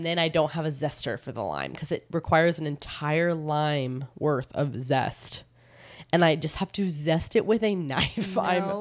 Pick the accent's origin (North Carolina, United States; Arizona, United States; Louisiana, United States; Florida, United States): Florida, United States; I think that's good because I'm from Florida. I should make a really good key lime pie.